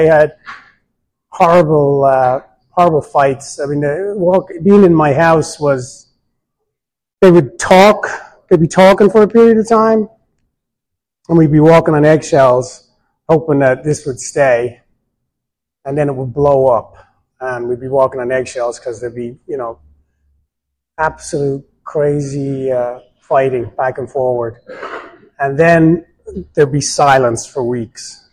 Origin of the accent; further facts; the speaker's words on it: Dublin, Leinster, Ireland; now in Danville, United States; I'm Irish. I was born in Dublin, grew up in Dublin, in Ireland. Not the Dublin we have out here. I'm the youngest of four kids